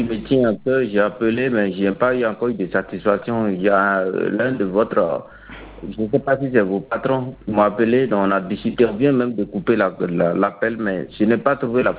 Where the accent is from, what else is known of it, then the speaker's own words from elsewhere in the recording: Benin; je suis béninois.